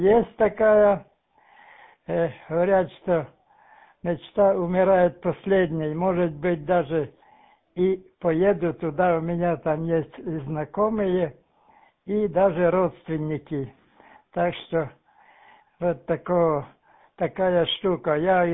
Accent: Zakarpattia Oblast, Ukraine; now in Uzhhorod, Ukraine; Вот я родом с Виноградовщины, отсюда 100 километров, возле румынской и венгерской границы. Так у нас речка течет, река Тиса.

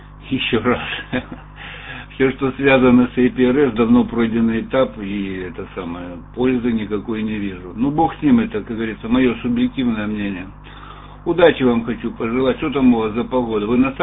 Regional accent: Lermontov, Stavropol Krai, Russia; А сам я коренной лермонтовчанин

